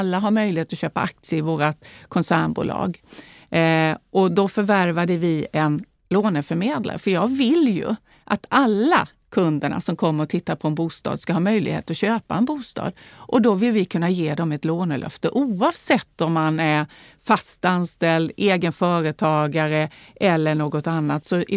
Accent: Värnamo, Jönköping County, Sweden; Jag är ju född och uppvuxen i Småland, i Värnamo. I en arbetarfamilj

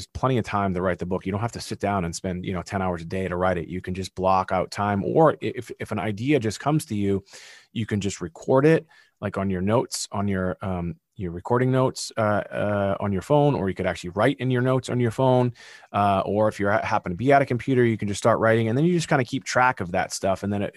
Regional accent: Massachusetts, United States; accent: Massachusetts; There's my Massachusetts accent.

